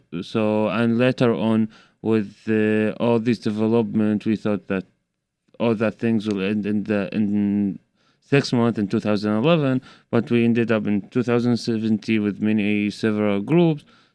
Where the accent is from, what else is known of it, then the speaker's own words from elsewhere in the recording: Raqqa, Raqqa Governorate, Syria; I was born in Raqqa.